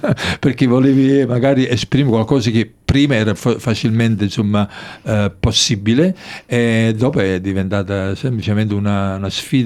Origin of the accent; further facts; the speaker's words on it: Naples, Campania, Italy; now in Australia; Napoli mi ha insegnato questo, che noi siamo dei cittadini del mondo, che veniamo da Napoli o veniamo dal Venezuela o dall'Africa